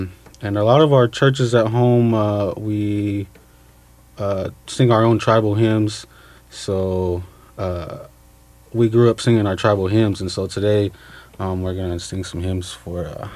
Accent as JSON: {"language": "English", "region": "Oklahoma", "country": "United States", "said": "I moved up here 3 years ago, so like she said, we're from Oklahoma. We come from two different tribes. On our mom's side, we're Ponca, from the Ponca tribe, and on our dad's side, we're from the Cherokee Nation."}